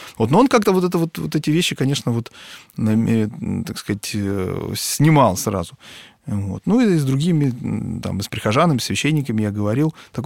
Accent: Kostanay, Kostanay Region, Kazakhstan; вспоминал свою там вот мой родной город Кустанай в Северном Казахстане

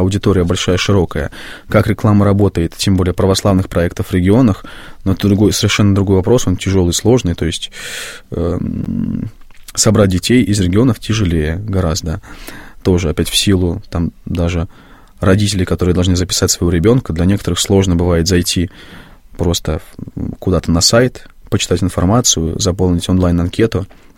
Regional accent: Moscow, Russia; Это москвичи все-таки, потому что я сам москвич.

